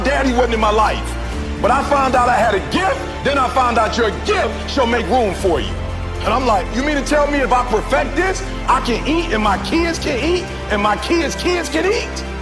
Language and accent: English; Chicago, Illinois, United States; Right, I'm from Chicago, South Side.